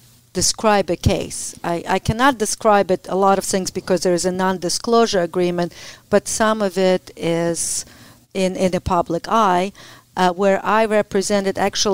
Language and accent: English; Ukraine; English is a second language; moved away as an adult; I came from Ukraine, didn't speak a word of English.